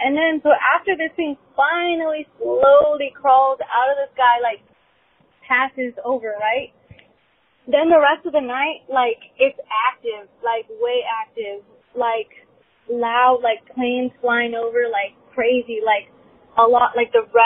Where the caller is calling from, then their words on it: Menifee, California, United States; I'm calling from Menifee. So I'm in Menifee, California. It's in basically Riverside area, Inland Empire.